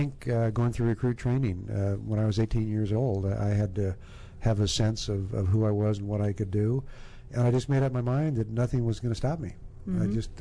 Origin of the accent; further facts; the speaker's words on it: Washington, District of Columbia, United States; born there; also born or lived in London, United Kingdom / Tokyo, Japan; I grew up, I was born in Washington, D.C. I spent some time on the East Coast and on the West Coast, and early in my grammar school years, we lived in London, England, right downtown by Marble Arch.